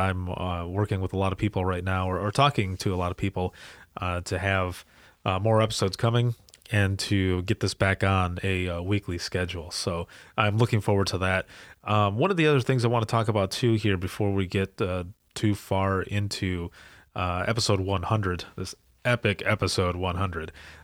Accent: Michigan, United States; I come from Michigan. I hail from Michigan

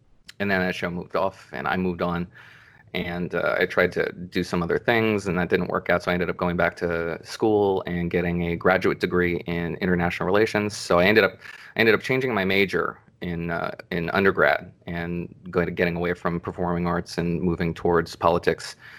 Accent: New Jersey, United States; also born or lived in Bronxville, New York; I was born in Bronxville, New York, and raised in New Jersey, and went to public school out here

